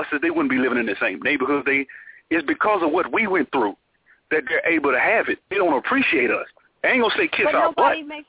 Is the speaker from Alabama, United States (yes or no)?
yes; Montgomery, Alabama, United States; Because I'm from Montgomery. Our people went through the bus boycott. Our people started this.